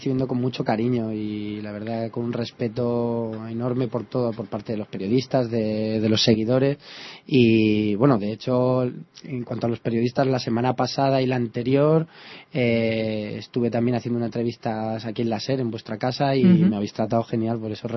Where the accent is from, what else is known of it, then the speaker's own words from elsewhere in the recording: Pinto, Community of Madrid, Spain; now in Madrid, Spain; vivo en Madrid, lo que pasa que sí, me he criado en Pinto y hasta hace muy poco vivía en Pinto.